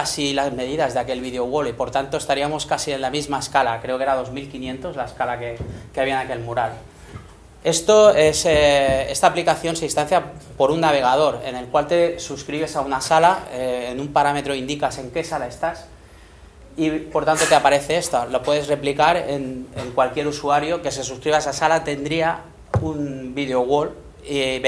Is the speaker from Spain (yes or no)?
yes; Barcelona, Catalonia, Spain; incluso para los que somos de Barcelona